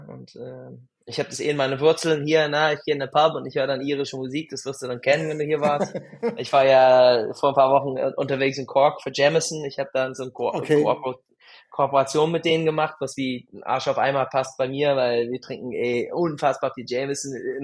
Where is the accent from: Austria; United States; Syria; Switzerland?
United States; Tacoma, Washington; moved away as an adult; also born or lived in Portland; now in Germany; Also da komme ich her, aus dem Nordwesten. Also ich komme da, bin in Tacoma geboren und bin sehr nah, also sehr unweit von Tacoma aufgewachsen. Deswegen, bis ich 18 war, war ich da, dann bin ich nach Portland gezogen und danach Deutschland.